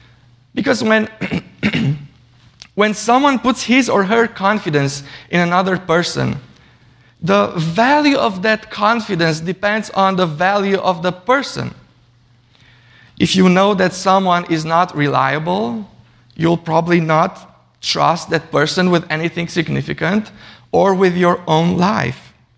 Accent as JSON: {"language": "English", "country": "Romania", "said": "my home country, Romania, had a new king ascend to the throne."}